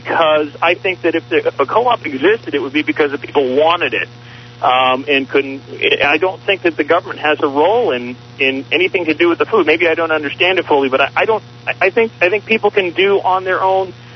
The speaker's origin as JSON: {"language": "English", "region": "Massachusetts", "country": "United States", "said": "I mean, I came from Massachusetts, of all places, and, I lived down the Cape for a number of years"}